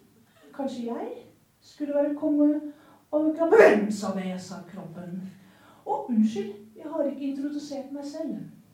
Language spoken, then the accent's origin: Norwegian; Østfold, Norway; Jeg er fra Østfold. Fra Vali, jeg er vant til bare jorda. Fra Bondeborg.